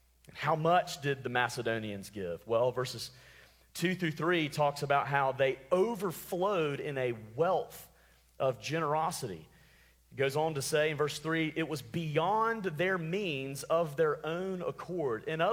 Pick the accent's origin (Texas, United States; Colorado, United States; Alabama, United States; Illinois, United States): Alabama, United States; I'm from Alabama. I'm trying to pronounce these words right.